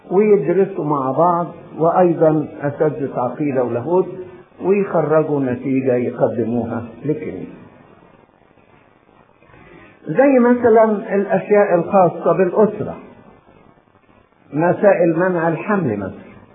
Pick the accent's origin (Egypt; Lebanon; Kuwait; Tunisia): Egypt; جميع كليات اللاهوت اللي موجودة عندنا في مصر